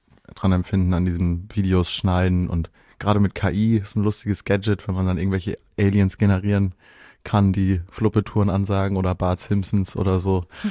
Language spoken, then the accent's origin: German; Volksdorf, Hamburg, Germany; Also Stromzäune gab es bei uns in Volksdorf tatsächlich auch.